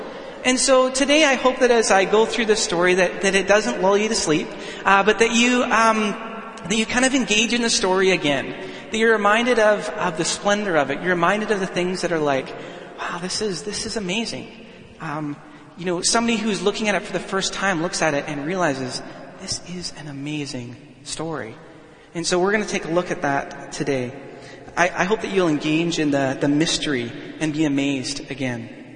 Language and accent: English; Alberta, Canada; for me, I grew up in Alberta, and when the snow comes down outside